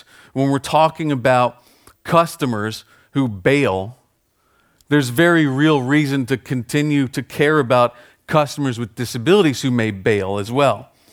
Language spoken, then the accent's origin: English; United States; I'm American, so I'm a shameless capitalist, and I like money.